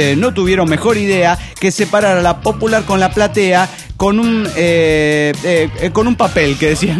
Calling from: Barranqueras, Chaco, Argentina; saludo de las tierras más calurosas del norte argentino, el Chaco.

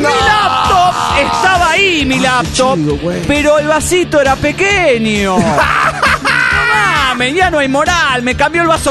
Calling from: La Plata, Buenos Aires Province, Argentina; de La Plata, Argentina.

